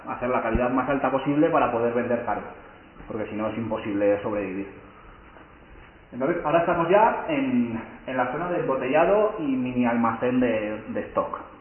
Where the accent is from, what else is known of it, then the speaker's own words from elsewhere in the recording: Málaga, Andalusia, Spain; es que somos de Málaga